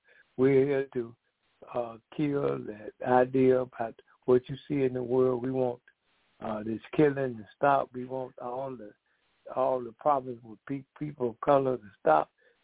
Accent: Decatur, Georgia, United States; I'm from Decatur, Georgia

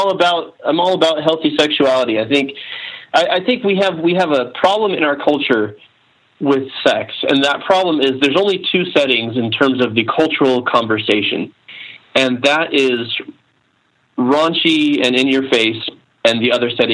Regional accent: Arizona, United States; in my business, I operate out of Utah. I'm from Arizona. Love Utah, great state

